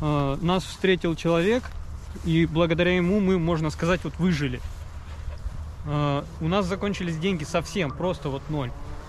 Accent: Russia; Да, конечно, я из России.

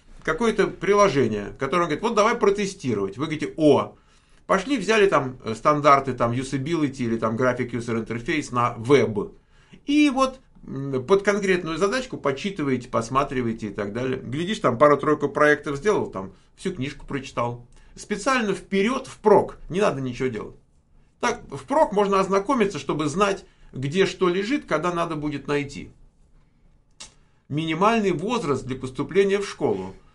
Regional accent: Moscow, Russia; Я вырос в СССР. Я вырос в Москве там.

